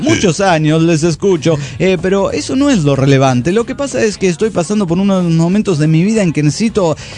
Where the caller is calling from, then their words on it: Ciudad Guzmán, Jalisco, Mexico; Desde mi linda ciudad Guzmán, Jalisco, México.